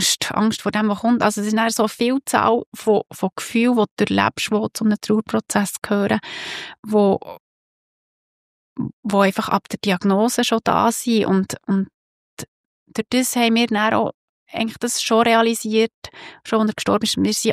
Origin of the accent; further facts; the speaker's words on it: Switzerland; Und wir als Schweizer